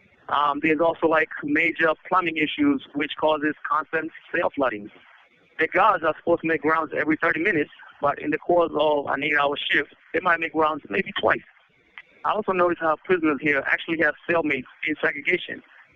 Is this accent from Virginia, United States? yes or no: yes; Virginia, United States; majority of that time I've been in solitary confinement in my home state of Virginia.